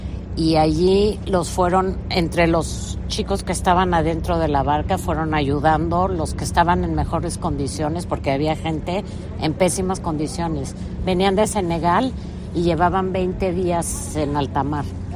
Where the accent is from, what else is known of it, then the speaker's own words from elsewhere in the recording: Mexico; Nosotros como mexicanos lo vivimos con los migrantes hacia Estados Unidos